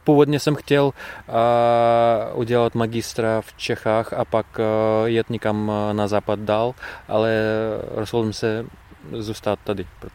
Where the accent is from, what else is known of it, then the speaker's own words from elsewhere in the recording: Moscow, Russia; Czech is a second language; now in Czechia; Ano, já jsem se narodil v Moskvě.